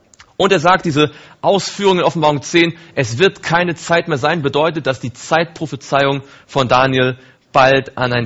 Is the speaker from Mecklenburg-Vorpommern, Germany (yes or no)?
yes; Mecklenburg-Vorpommern, Germany; Kann man noch stolz drauf sein, oder? Als Mecklenburger.